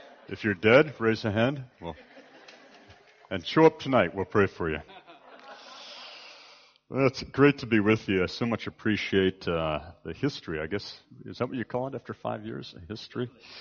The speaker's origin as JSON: {"language": "English", "country": "United States", "said": "in case you haven't figured this out by now, I'm an American. And there's many things I love and like about my country"}